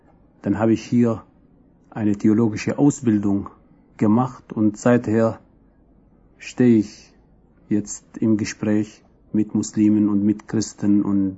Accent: Lebanon; moved away as an adult; now in Germany; Ja, ich komme aus dem Libanon

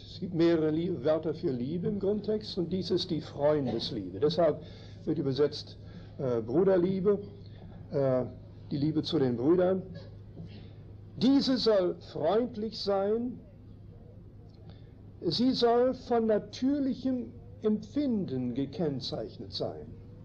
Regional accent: Canada; first language German; Entschuldigen Sie, aber meine Muttersprache ist Deutsch. Ich bin nicht nur Kanadier, sondern meine Muttersprache ist Deutsch.

